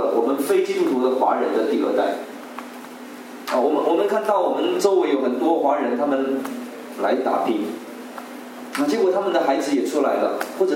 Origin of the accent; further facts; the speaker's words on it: China; now in Italy; 我们在中国长大的这些弟兄姐妹们，老一代